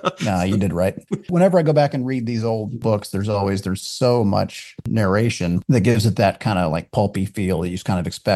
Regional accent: Appalachia, United States; someone who's actually from Appalachia, I'm glad they write us all ignorant and not just me.

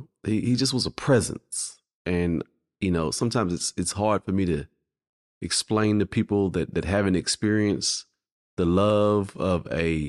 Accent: Fort Worth, Texas, United States; Well, I grew up in Fort Worth, Texas.

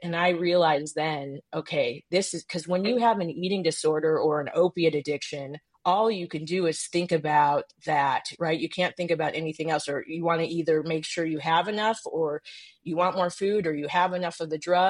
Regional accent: Midwest, United States; by the time I was 14, 15, I grew up in the Midwest, but we would spend summers in Europe.

